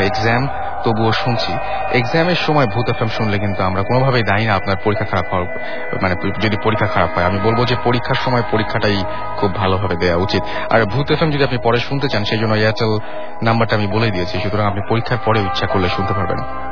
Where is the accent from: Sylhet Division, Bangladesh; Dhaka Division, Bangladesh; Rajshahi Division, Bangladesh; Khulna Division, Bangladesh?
Khulna Division, Bangladesh; Jashore; আমার গ্রামের বাড়ি যশোর।